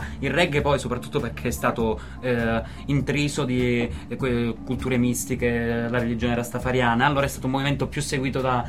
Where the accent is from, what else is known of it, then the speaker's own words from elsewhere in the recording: Calabria, Italy; questo caldo non mi sfianca, sono calabrese